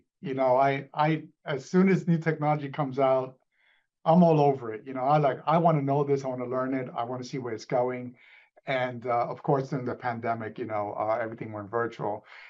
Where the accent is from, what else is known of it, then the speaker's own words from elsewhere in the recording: New York City, New York, United States; I'm originally from New York City, went to Pace University, and then moved to the Philadelphia region